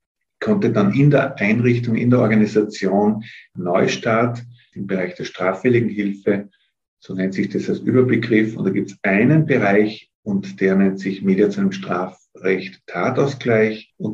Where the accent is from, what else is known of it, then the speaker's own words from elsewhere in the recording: Telfs, Tyrol, Austria; born there; Ich bin ja in Telfs in Tirol geboren, bin der zweite Sohn von 5 Söhnen.